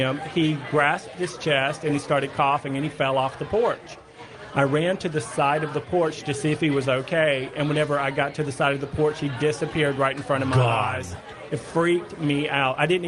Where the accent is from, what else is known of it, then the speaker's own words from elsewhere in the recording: the South, United States; And I grew up in the South, which is always very colorful.